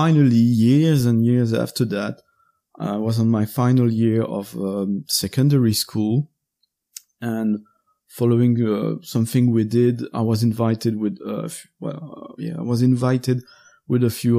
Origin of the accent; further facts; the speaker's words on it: Gosselies, Wallonia, Belgium; Gosley in Charleroi, Belgium, in Wallonia. That's where I grew up.